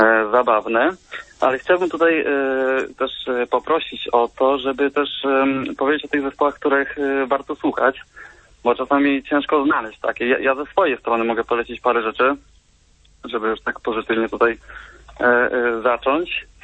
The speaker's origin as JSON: {"language": "Polish", "region": "Subcarpathian Voivodeship", "country": "Poland", "said": "jestem z Podkarpacia."}